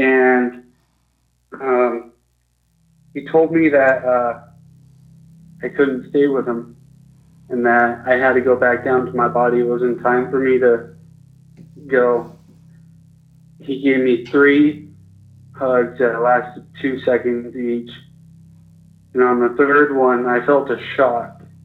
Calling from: Salt Lake City, Utah, United States; Calling from Salt Lake City, Utah.

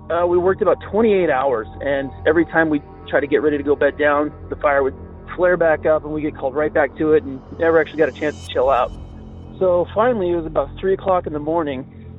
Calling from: Utah, United States; I'm calling you from Utah.

